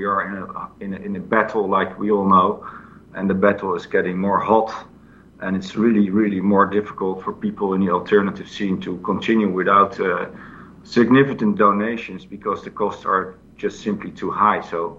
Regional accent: Netherlands; now in France; So yeah, I'm living here most of the time, and but I'm originally from Holland.

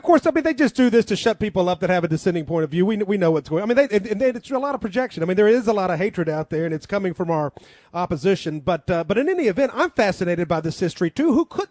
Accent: United States; So I'm an American, and two Americans in front of me

